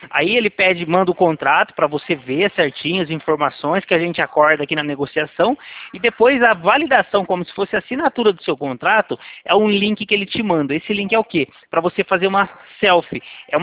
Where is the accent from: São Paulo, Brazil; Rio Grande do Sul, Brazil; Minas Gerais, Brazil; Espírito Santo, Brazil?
São Paulo, Brazil; Leme; eu sou daqui da cidade de Leme, interior de São Paulo.